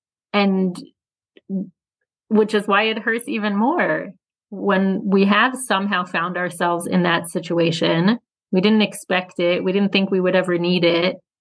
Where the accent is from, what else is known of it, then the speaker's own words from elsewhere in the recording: United States; I grew up in the United States.